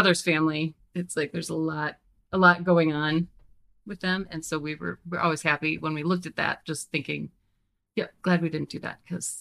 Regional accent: Minnesota, United States; moved away as an adult; And yep, I'm originally from Minnesota, came to college here and never left.

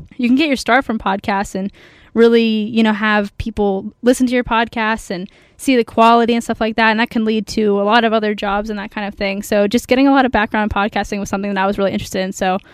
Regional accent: Dover, Pennsylvania, United States; I'm from Dover, Pennsylvania, so like the York area, and I want to have a future in radio

